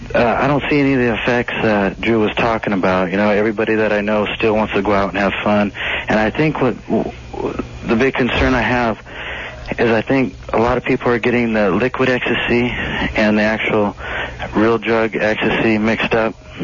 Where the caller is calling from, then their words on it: Sacramento, California, United States; Hey, I'm calling from Sacramento.